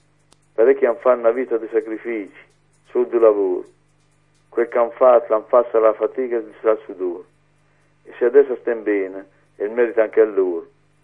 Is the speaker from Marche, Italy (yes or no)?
yes; Marche, Italy; Urbino, vicino Urbino